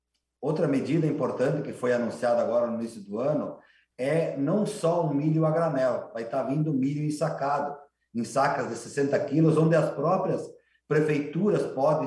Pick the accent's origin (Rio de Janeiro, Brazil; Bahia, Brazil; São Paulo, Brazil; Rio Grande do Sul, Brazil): Rio Grande do Sul, Brazil; Veranópolis; eu sou lá do município de Veranópolis, lá na Serra, e lá o módulo é 12 hectares